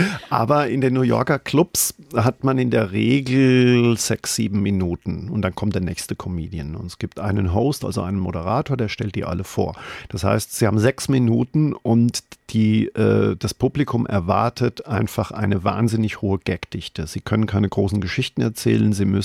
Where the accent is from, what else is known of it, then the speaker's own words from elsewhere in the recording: Germany; Ich meine, bei uns im Odenwald wäre das eine normale Frage gewesen, aber...